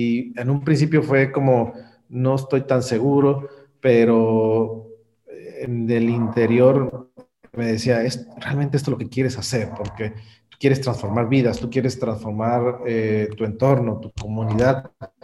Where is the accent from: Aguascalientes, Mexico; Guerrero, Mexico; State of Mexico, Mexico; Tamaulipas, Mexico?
Tamaulipas, Mexico; Tampico; en mi ciudad natal, que es Tampico, Tamaulipas, veía el puerto industrial